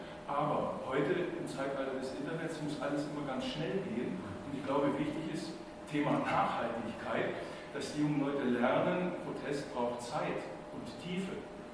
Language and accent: German; Elmau, Bavaria, Germany; Ich bin in Elmau damals aufgewachsen, keine freie Reichsstadt wie Aalen, sondern ganz katholisch. Ich bin als Protestant damals in Elmau